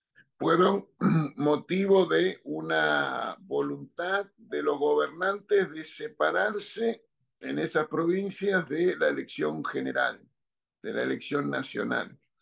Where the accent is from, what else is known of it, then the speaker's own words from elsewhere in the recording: Argentina; soy descendiente de asturianos y que soy el primer argentino de mi familia.